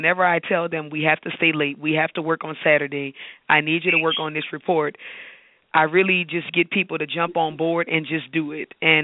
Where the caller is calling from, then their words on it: New Orleans, Louisiana, United States; I'm calling from Mid-City in New Orleans.